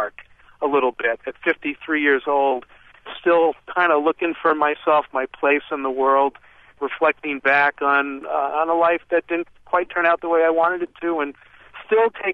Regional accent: New York, United States; First of all, I'm originally from New York

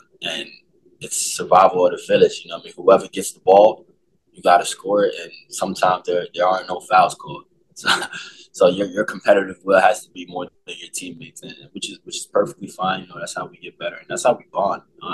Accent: New York City, New York, United States; I'm from New York City. I'm actually from Queens. That's where I grew up.

